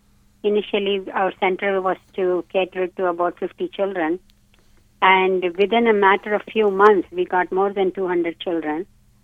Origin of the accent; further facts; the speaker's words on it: India; so we started this in India, where I'm from